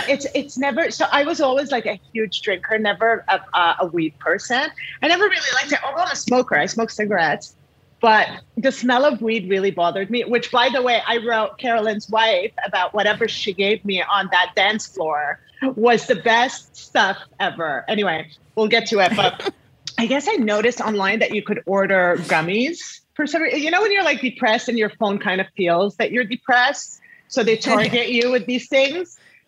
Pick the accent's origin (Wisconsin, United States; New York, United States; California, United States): New York, United States; And I'm like, we're from New York.